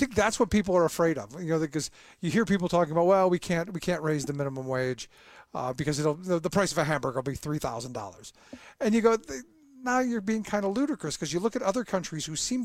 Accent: Cleveland, Ohio, United States; You know, we were in Erie yesterday. I grew up in Cleveland. You know, I've been to places all across the country.

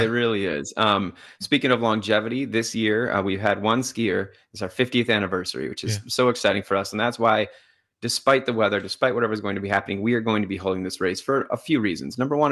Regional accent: Green Bay, Wisconsin, United States; I mean, I'm from the Green Bay area, right? That area of the state's a little flat.

